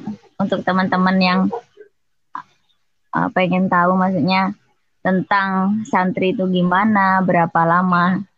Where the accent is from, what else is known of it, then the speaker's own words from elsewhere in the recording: Banyuwangi, East Java, Indonesia; now in Purwokerto, Indonesia; Asalnya Banyuwangi.